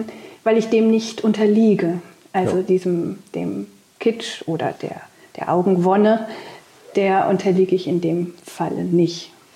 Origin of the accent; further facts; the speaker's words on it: Cologne, North Rhine-Westphalia, Germany; Ich bin ja in Köln aufgewachsen